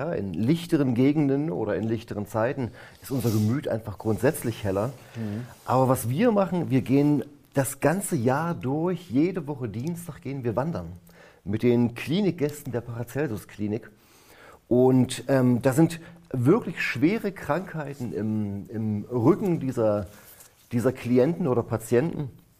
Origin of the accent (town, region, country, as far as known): Harz, Germany; also born or lived in Lüneburg